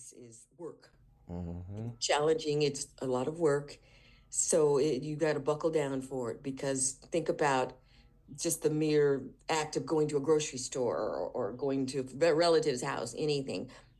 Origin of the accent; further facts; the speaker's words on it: San Francisco, California, United States; So I grew up in San Francisco.